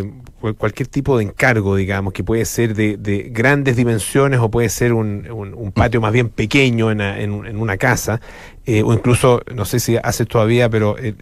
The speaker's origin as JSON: {"language": "Spanish", "town": "Santiago", "region": "Santiago Metropolitan Region", "country": "Chile", "said": "como sobre todo como santiaguino, tenemos mucha admiración y aprecio por el paisaje del sur de Chile."}